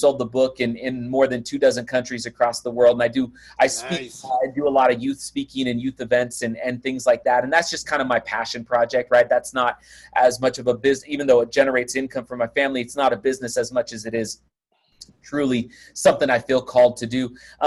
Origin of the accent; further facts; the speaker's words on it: Oakland, California, United States; I grew up in Oakland, California, okay? And so I was an Oakland Athletics fan.